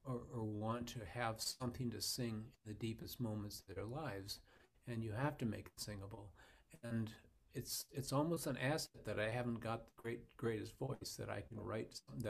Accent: Wanamingo, Minnesota, United States; Well, David, I grew up in Minnesota, and I was raised in a small town in southern Minnesota, Wanamingo.

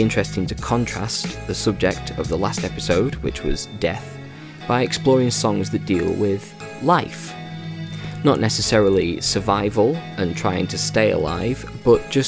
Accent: Stockport, North West England, United Kingdom; From the streets of Stockport, my hometown, to the streets of South Central Los Angeles, and back to Brooklyn and back

